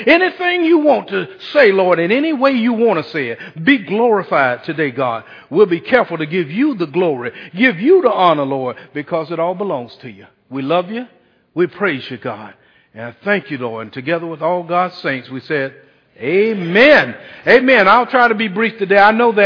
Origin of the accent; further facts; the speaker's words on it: Eustis, Florida, United States; also born or lived in Adel, Georgia; But our parents moved to Eustis when we were 2 years old, and we grew up here, went to schools, and went off to college and had careers.